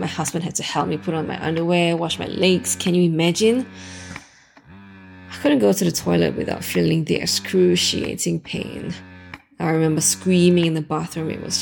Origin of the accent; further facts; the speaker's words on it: Singapore; I'm from Singapore, 28. One kid.